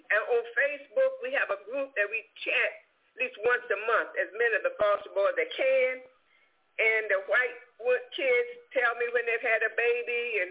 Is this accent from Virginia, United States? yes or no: yes; Virginia, United States; We're from the country. I grew up in Virginia. Everybody knew everybody.